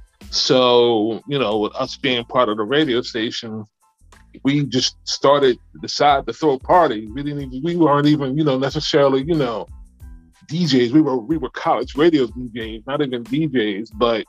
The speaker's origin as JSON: {"language": "English", "town": "Philadelphia", "region": "Pennsylvania", "country": "United States", "said": "I'm from Philadelphia, Pennsylvania."}